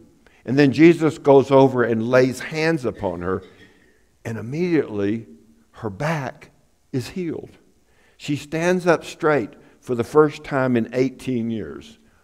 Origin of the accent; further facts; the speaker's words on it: Tyler, Texas, United States; Oral Roberts came to my hometown of Tyler, Texas.